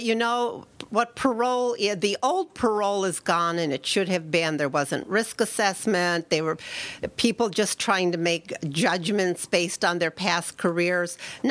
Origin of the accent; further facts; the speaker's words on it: Williamsport, Maryland, United States; I was the first woman in my hometown of Williamsport to be elected to a town council.